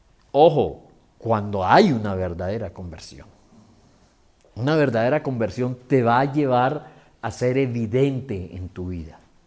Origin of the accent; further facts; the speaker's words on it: Pamplona, Norte de Santander, Colombia; moved away as an adult; now in Bogotá, Colombia; venía de pueblo. Yo vine de Pamplona, pueblo pequeño, a estudiar aquí a Bogotá. Entonces, primero el choque fue violento de pueblerino a capitalino.